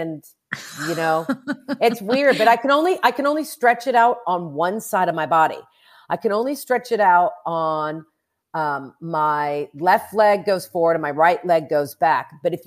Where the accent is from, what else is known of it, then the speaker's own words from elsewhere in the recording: Oklahoma, United States; And actually, growing up in Jewish in Oklahoma wasn't bad at all.